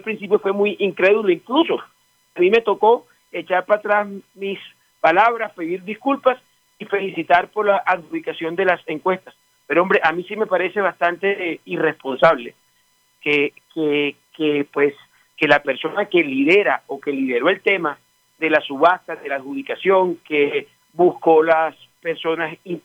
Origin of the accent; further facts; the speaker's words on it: Barranquilla, Atlántico, Colombia; soy atlanticense, barranquillero y caribeño.